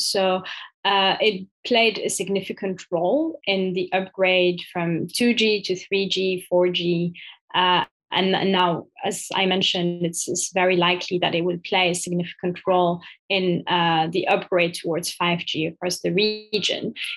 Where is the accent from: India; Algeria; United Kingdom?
Algeria; Algiers, Algiers Province; Well, I grew up in Algiers in the 1990s.